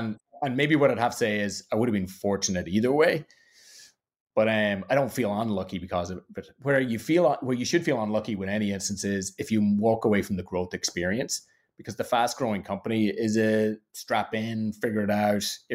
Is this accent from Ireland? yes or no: yes; Ireland; born there; I was born in Ireland